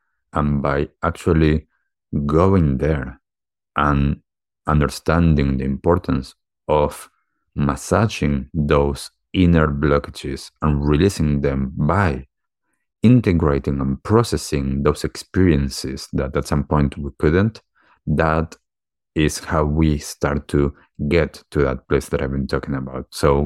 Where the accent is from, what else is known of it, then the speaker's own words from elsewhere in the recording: Buenos Aires, Argentina; I grew up in Argentina, in Buenos Aires, and I had a typical childhood.